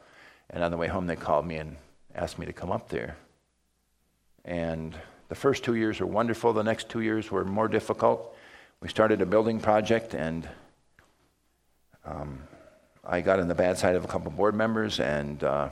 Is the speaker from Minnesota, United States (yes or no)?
yes; Mankato, Minnesota, United States; born there; We'd been in North Mankato for 15 years and in the Mankato area for 5 before that. I was born in Mankato.